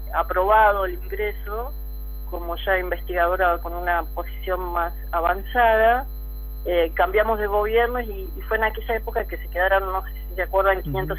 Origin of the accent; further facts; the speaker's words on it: Argentina; no es la primera vez que tuve que salir de Argentina